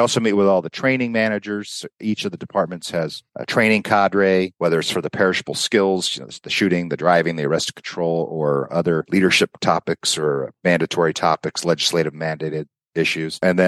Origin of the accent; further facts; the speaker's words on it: Massachusetts, United States; I had some uncles back in Massachusetts that were police officers in my hometown.